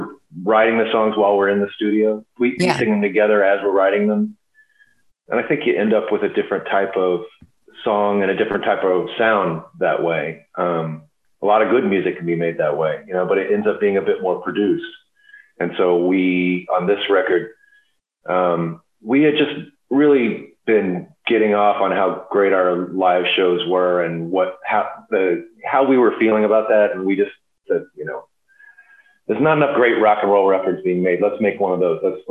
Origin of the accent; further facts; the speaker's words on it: Temple, Texas, United States; It's a song about growing up in Temple, Texas